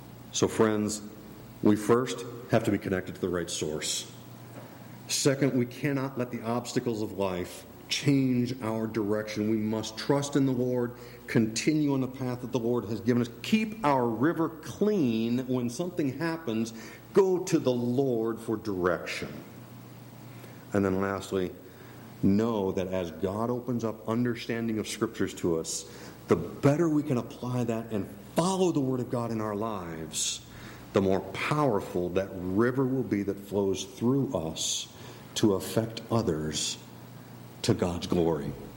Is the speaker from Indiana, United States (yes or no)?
no; Minnesota, United States; born there; This was actually where I was born. But not in northern Minnesota, but I was born in Minnesota.